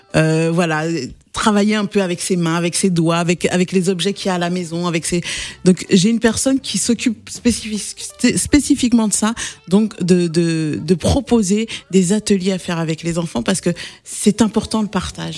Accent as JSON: {"language": "French", "country": "France", "said": "Moi, je suis pas une maman européenne. Je suis française, oui. Je suis d'origine malienne."}